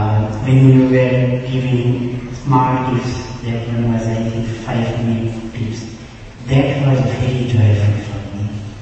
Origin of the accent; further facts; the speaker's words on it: India; English is a second language; I went back to my home country in India, Bharat